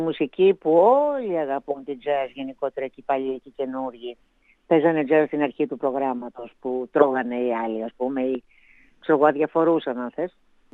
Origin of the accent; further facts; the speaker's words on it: Greece; Καταρχήν είμαι Ελληνίδα τραγουδιστρία.